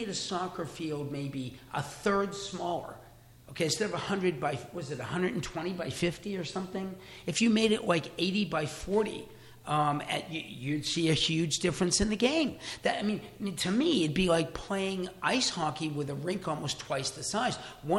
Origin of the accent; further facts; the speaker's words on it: United States; just being an American who is used to individual plays, scoring, and quickness